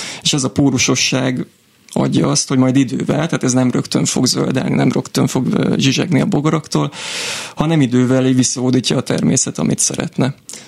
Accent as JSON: {"language": "Hungarian", "country": "Hungary", "said": "most egyedül magyarként ott tudunk egy kis nyomot hagyni hát a Katalán fővárosban."}